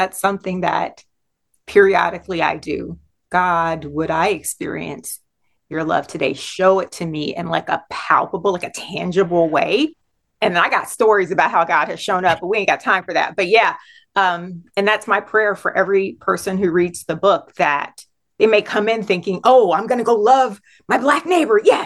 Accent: Los Angeles, California, United States; also born or lived in Fresno; I moved to LA when I was about 3 years old. I was born in Fresno, California, which is the central part of California, to two parents who got married at 17 and 18.

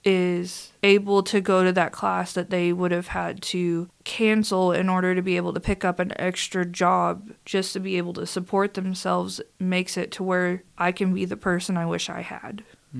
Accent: Hot Springs, Arkansas, United States; So, I'm a Hot Springs native, and a lot of people, I feel like they undermine Hot Springs, but I like to look at the benefits of what we have.

